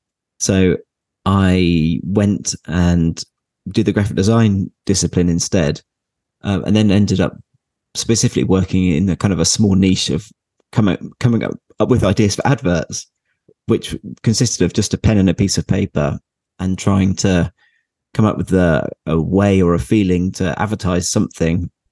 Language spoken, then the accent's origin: English; East Midlands, United Kingdom; So as I said, I grew up in Northamptonshire